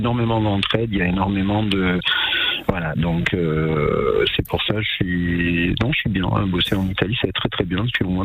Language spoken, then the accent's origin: French; Provence-Alpes-Côte d'Azur, France; Des petites boîtes dans les Hautes-Alpes, puisque je suis originaire des Hautes-Alpes